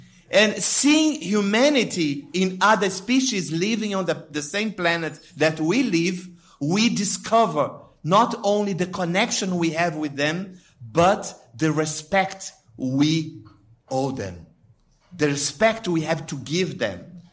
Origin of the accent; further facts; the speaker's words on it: Brazil; Well, I am from Brazil. I'm from an indigenous tribe called Krenak.